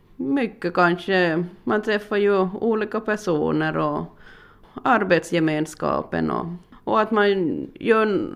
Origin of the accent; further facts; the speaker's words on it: Lappfjärd, Ostrobothnia, Finland; för jag är ju uppvuxen i Lappfjärd, så det är ju 130 kilometer.